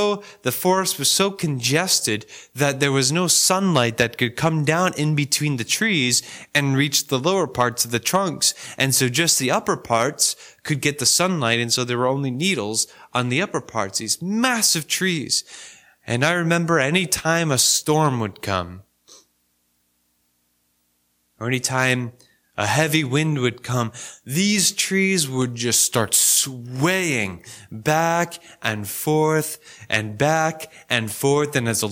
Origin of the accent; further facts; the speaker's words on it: Rhode Island, United States; Where I grew up in Rhode Island as a kid, there was this patch of woods next to our property that was owned by family